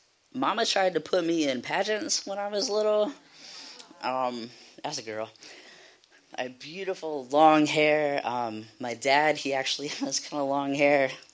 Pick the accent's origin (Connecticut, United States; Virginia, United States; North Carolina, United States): North Carolina, United States; I'm from North Carolina, so I don't know what it is about North Carolina